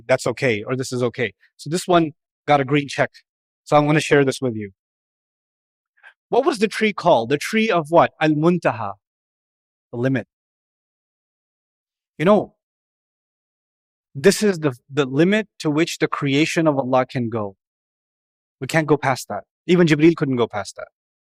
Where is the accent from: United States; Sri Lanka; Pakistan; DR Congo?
Pakistan; I'm from Pakistan. We don't do that.